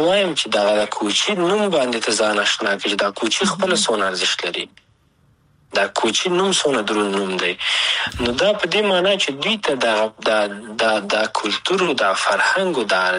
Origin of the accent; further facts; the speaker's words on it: Afghanistan; لکه زه افغان یم د افغانستان سره مینه ونه لرم